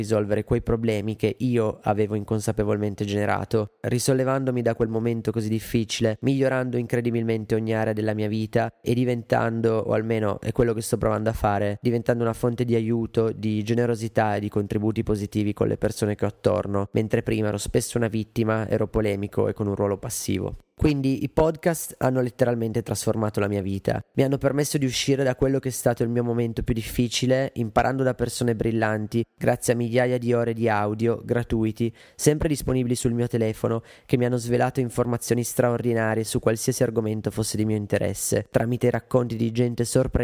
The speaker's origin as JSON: {"language": "Italian", "town": "Ivrea", "region": "Piedmont", "country": "Italy", "tie": "born or raised there", "moved": "as an adult", "said": "sono cresciuto a Ivrea, città nota per l'Olivetti e la Battaglia delle Arance. Ho abitato lì fino alla fine del liceo, facendo la vita di una piccola cittadina."}